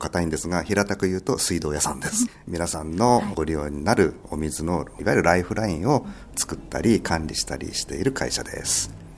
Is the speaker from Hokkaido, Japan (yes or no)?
no; Tokyo, Japan; now in Fujisawa, Japan; 実は私もともと出身は東京なものですから、でご縁があって藤沢市に移り住んできました。